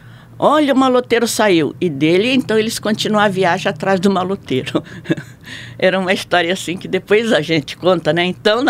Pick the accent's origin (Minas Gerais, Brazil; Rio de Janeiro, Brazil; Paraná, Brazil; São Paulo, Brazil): São Paulo, Brazil; Ourinhos; Sou de Ourinhos, interior de São Paulo.